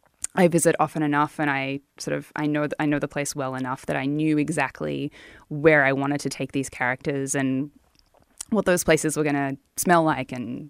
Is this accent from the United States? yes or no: no; Australia; because I'm Australian and I wanted to make the place look beautiful and realistic.